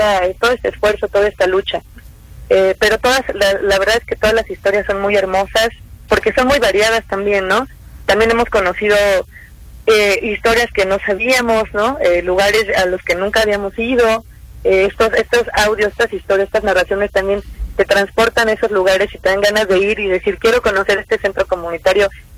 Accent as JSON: {"language": "Spanish", "region": "Puebla", "country": "Mexico", "said": "bueno, yo soy de Puebla, aquí estoy"}